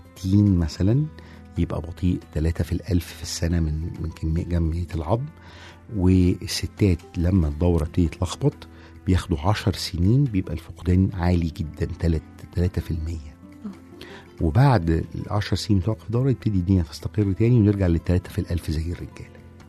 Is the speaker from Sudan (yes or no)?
no; Egypt; احنا كمجتمع مصري ابتدينا نوصل